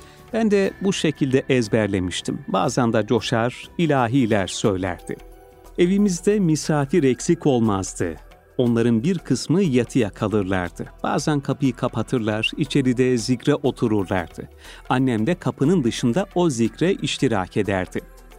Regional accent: İzmir, Turkey; born there; 9 Mayıs 1944'te İzmir'de dünyaya gelmişim. O zaman Türk mahalleleri İzmir'in yukarısında iki çeşmeli kısmındaydı. Burada doğmuşum.

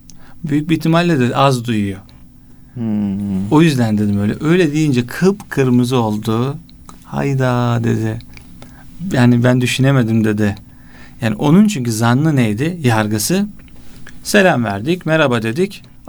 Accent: Esenler, Istanbul, Turkey; Esenler gibi bir çok kültürlü bir yerde büyüdüm. Türkler, Kürtler, Aleviler, Ermeniler, böyle çok farklı insanlarla bir arada oldum.

